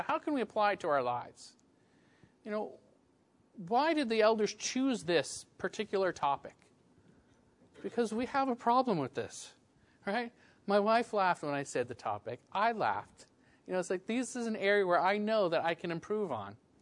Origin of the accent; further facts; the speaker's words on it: Canada; we're having a Canadian speaker tonight. Wow. I don't know if any of you have looked at the rankings recently, but I'm sorry to say we got you whooped. We're 2nd, right? The U.S. is 7th for the best places to live.